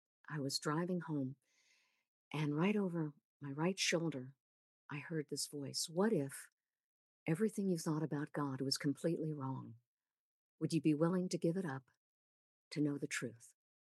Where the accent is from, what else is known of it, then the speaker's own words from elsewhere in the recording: Long Island, New York, United States; I grew up on Long Island in New York City.